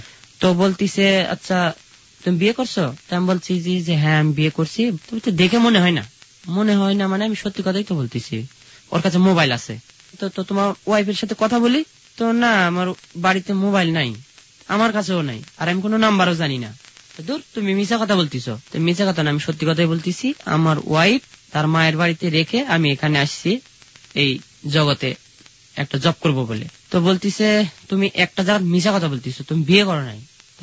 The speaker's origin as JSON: {"language": "Bangla", "town": "Rajshahi", "region": "Rajshahi Division", "country": "Bangladesh", "tie": "born or raised there", "said": "দেশের বাড়ি রাজশাহীতে।"}